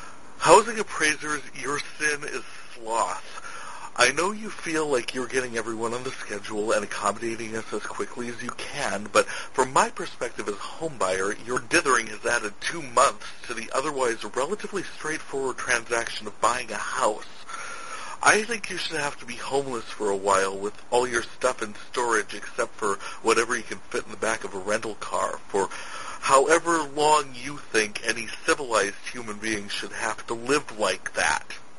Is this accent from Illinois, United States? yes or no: no; North Dakota, United States; I am from North Dakota.